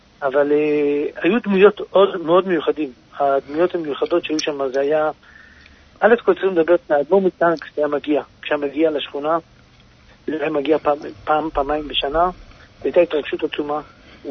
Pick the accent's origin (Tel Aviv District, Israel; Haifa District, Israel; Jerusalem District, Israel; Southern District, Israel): Jerusalem District, Israel; Jerusalem; אני לא נולדתי בקריאת צאנז, נולדתי בחוב מנחם בירושלים, אבל את רוב ילדותי עברתי את זה בקריאת צאנז מגיל 5, הייתי בקריאת צאנז, עד כמובן עד החתונה